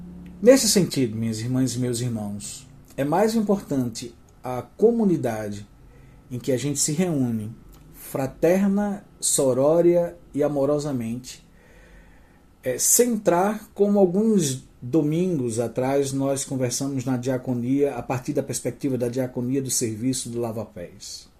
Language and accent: Portuguese; Pernambuco, Brazil; now in Goiânia, Brazil; sou nordestino pernambucano, morando em Goiânia.